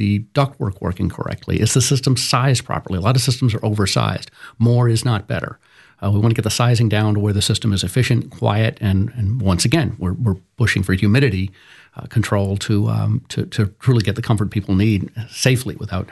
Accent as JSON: {"language": "English", "town": "Boston", "region": "Massachusetts", "country": "United States", "tie": "born or raised there", "said": "I grew up in Boston. We would get below zero, and you need the system to produce heat."}